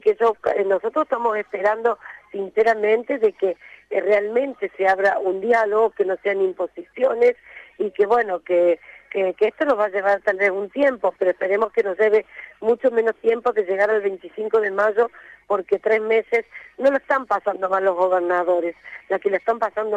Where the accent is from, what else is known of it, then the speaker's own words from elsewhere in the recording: Argentina; en el interior somos argentinos